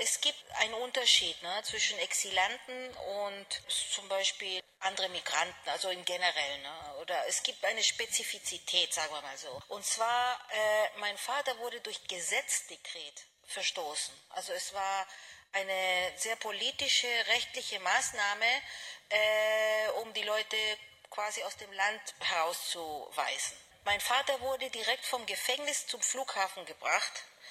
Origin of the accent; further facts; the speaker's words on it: Tübingen, Baden-Württemberg, Germany; also born or lived in Belgium; Ich bin Soziologin von Beruf und habe meine Kindheit in Deutschland als Exilkind verbracht. Ich habe 10 Jahre in Tübingen gelebt, ein Jahr auch in Belgien.